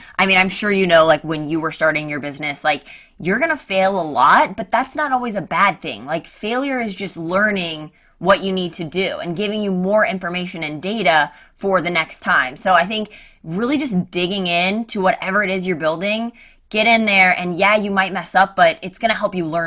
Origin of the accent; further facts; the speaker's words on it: Missouri, United States; I grew up in Missouri, in a very small town.